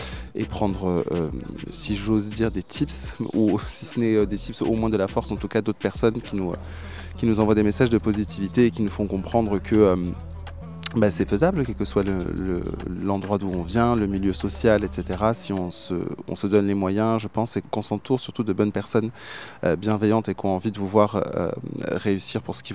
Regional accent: Arles, Provence-Alpes-Côte d'Azur, France; parce qu'à la base je suis originaire d'Arles.

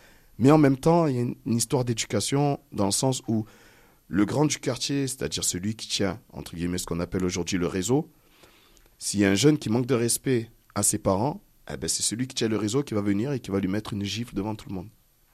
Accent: Marseille, Provence-Alpes-Côte d'Azur, France; Pourtant, je suis Marseillais, hein. Je suis né à Marseille, mais...

